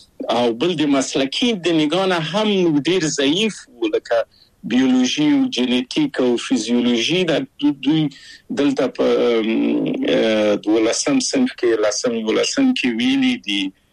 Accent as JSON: {"language": "Pashto", "region": "Kabul", "country": "Afghanistan", "moved": "as an adult", "lives_now": "Czech Republic", "said": "او زه له کابل په یو دولتي بورس چکسلواکیا ته راغلم."}